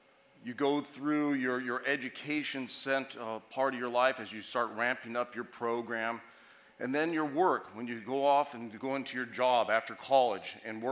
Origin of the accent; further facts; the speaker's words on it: Montana, United States; Although I'm from Montana, so that might be considered Southern Canada.